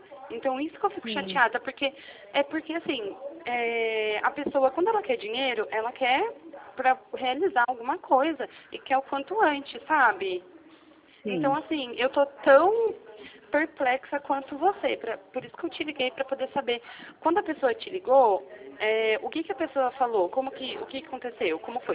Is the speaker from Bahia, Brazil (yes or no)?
no; Jundiaí, São Paulo, Brazil; eu sou de Jundiaí.